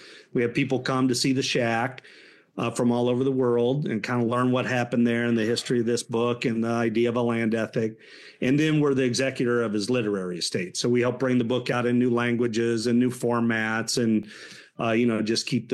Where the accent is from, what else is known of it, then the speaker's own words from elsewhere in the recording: Illinois, United States; So I grew up in Central Illinois.